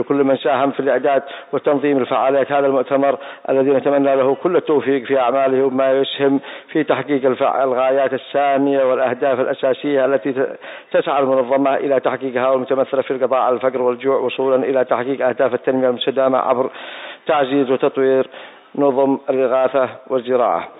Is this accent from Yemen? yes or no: yes; Yemen; ومنها بلادنا اليمن